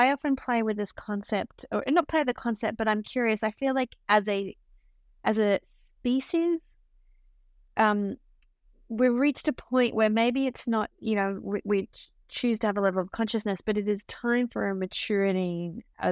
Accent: Australia; I grew up in Australia.

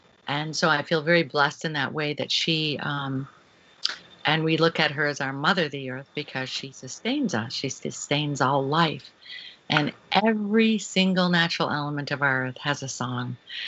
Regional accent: Syracuse, New York, United States; born there; I was born in Syracuse, New York, in the heart of the Iroquois Confederacy, and I now live in Oneida Territory on the very homestead where Chief Shenandoah lived and died at the age of 110.

